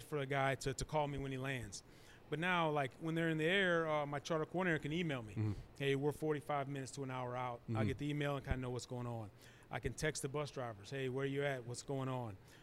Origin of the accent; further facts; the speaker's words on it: St. Louis, Missouri, United States; I grew up in St. Louis. We all grew up Cardinals fans in St. Louis.